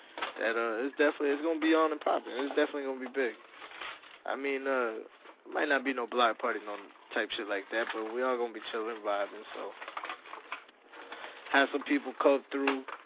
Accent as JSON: {"language": "English", "town": "Brooklyn", "region": "New York", "country": "United States", "said": "I'm from Brooklyn, son. Word up, son. I'm from the boroughs, son."}